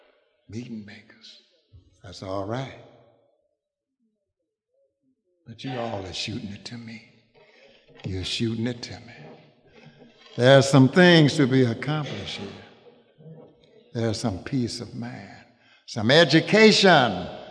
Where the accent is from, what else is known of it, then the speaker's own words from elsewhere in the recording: Shelby, Mississippi, United States; born there; Because I am not from Chicago. I was born in Shelby, Mississippi.